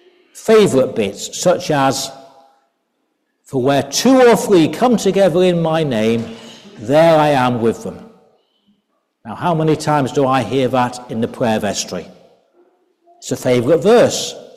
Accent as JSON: {"language": "English", "town": "Doncaster", "region": "Yorkshire and the Humber", "country": "United Kingdom", "tie": "born or raised there", "said": "I was brought up in Doncaster."}